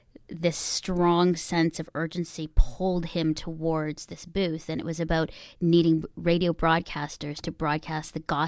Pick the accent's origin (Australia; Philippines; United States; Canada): Philippines; I'm Filipino, but and I was adopted.